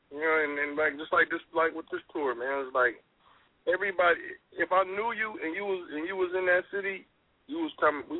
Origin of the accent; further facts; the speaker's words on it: Oakland, California, United States; when I was growing up in Oakland, she just passed away